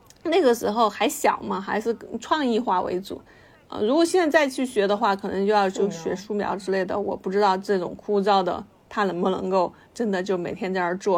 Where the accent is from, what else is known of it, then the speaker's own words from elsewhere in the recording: Sichuan, China; 其实我小的时候在四川特别觉得是那个样子